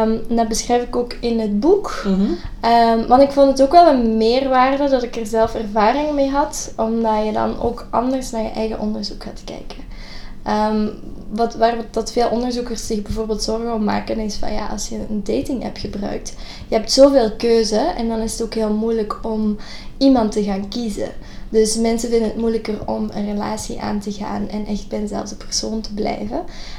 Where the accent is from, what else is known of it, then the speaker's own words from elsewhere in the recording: Limburg, Belgium; zoals de meesten wel kunnen horen, kom ik uit België. Dus ik ben Vlaams. Ik ben daar in Limburg opgegroeid, in Belgisch Limburg.